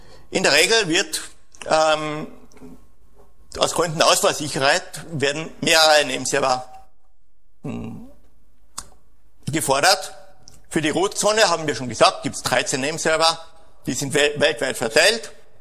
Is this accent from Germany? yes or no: no; Austria